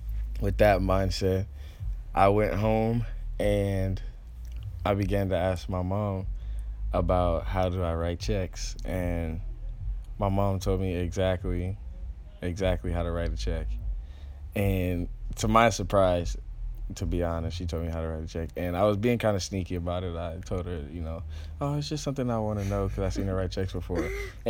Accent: Decatur, Georgia, United States; also born or lived in Stockbridge; I grew up on the east side of Atlanta, and for the first 6 or 7 years of my life, I grew up in Decatur, Georgia, which is the southeast side of Atlanta. And then I moved to Stockbridge, which is like 5 or 10 minutes away, and it's more suburban.

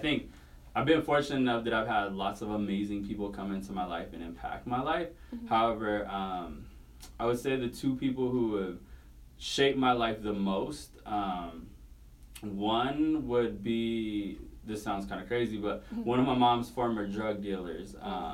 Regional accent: Reno, Nevada, United States; So I was born and raised here in Reno by a single mother

